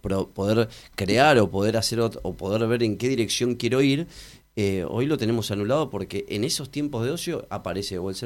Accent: Neuquén, Argentina; De Neuquén, llegué hoy a la mañana

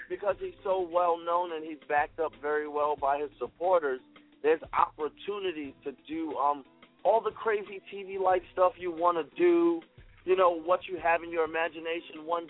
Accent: Bronx, New York, United States; I'm from the Bronx, New York. My story began, I really grew up dancing around at all dance schools in New York City

